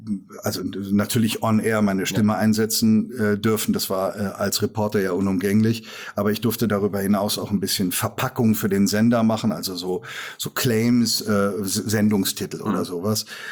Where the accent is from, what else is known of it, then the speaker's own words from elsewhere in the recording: Korbach, Hesse, Germany; Ich habe erst für eine Lokalzeitung da in Korbach, wo ich herkomme, gearbeitet, dann beim Privatfunk hier in Hessen und bin auf diesem Wege nach Fulda gelangt.